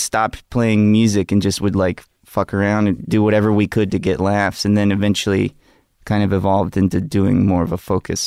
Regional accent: Gulf Shores, Alabama, United States; I grew up in a place called Gulf Shores, Alabama.

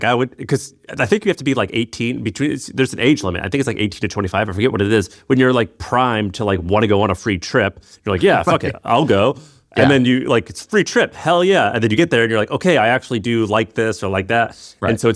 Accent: Missouri, United States; I didn't go to a good school. I was from Missouri.

